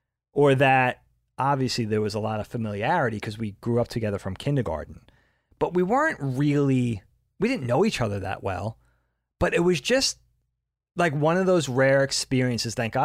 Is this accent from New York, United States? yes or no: yes; New York, United States; And I was like, oh, that's crazy. I'm from Long Island.